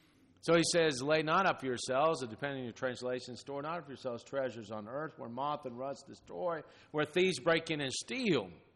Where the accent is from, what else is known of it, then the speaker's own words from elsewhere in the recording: Florida, United States; I think about growing up in Florida, we saw that all the time with the salt from the ocean, the Atlantic Ocean.